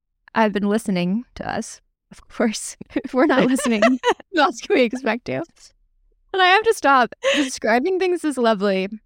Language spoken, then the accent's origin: English; Colorado, United States; back to the Sand Creek Massacre time, which I know because I'm from Colorado.